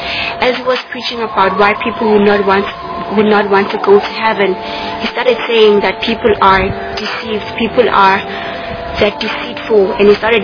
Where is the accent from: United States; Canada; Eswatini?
Eswatini; and I'm from the Kingdom of Swaziland.